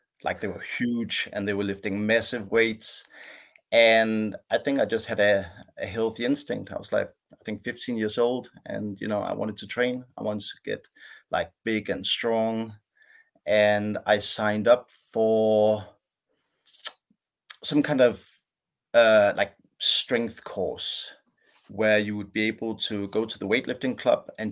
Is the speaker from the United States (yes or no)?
no; Capital Region of Denmark, Denmark; I grew up in the Danish countryside, approximately 40 kilometers north of Copenhagen, not far from where we're living right now. And I went to a small local school, which stopped at the 7th grade.